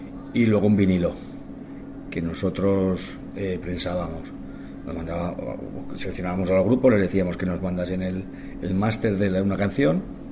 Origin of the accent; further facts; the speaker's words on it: Valencia, Valencian Community, Spain; born there; Nací en València en el año 64.